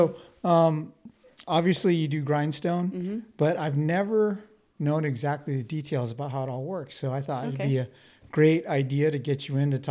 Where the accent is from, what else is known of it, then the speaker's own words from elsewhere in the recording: Pasadena, California, United States; But for me, it's been crazy because like I grew up in Pasadena, right? And when I bought my first house, I was like, oh, I got to go somewhere that's affordable. So I went to Valencia